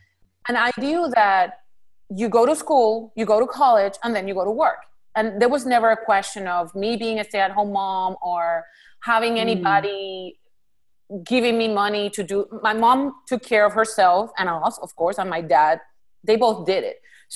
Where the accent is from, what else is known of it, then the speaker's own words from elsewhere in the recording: Puerto Rico; moved away as an adult; now in United States; I was born and raised in Puerto Rico. I did my medical school back in Puerto Rico, and I came here after I graduated in 2002. I actually married in Puerto Rico. My husband's also Puerto Rican.